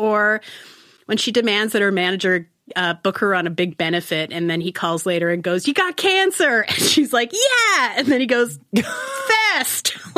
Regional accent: Canada; moved away; I am Canadian. There were Canadian jokes I didn't get because I haven't lived there for so long.

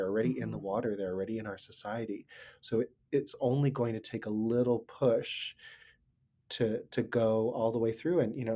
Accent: Hong Kong; So I grew up in Hong Kong, mm-hmm. which is a pretty homogeneously Chinese society.

